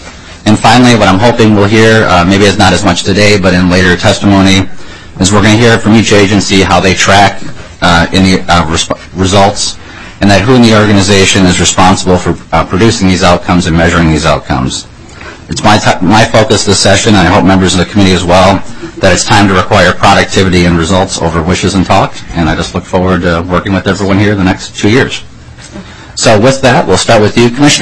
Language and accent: English; Farmington, United States; I'm from Farmington